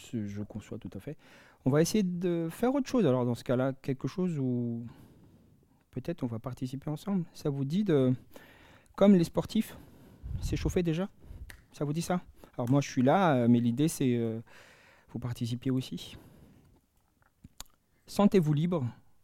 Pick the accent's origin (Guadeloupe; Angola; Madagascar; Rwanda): Madagascar; moved away; also born or lived in France / England; Je viens de Madagascar, j'ai fait mes études en France et j'ai beaucoup bossé en Angleterre